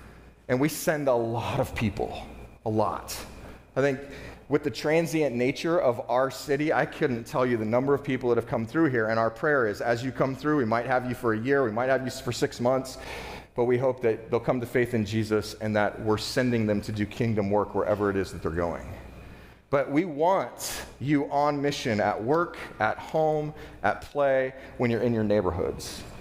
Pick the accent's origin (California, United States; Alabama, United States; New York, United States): California, United States; so I was raised in California, I went to a pretty large church